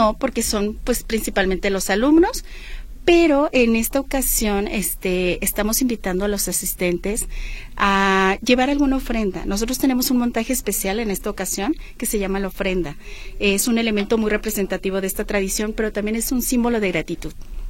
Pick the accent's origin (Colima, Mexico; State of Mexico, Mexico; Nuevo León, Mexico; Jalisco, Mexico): Jalisco, Mexico; Guadalajara; Pues Jalisco, porque somos orgullosamente tapatíos.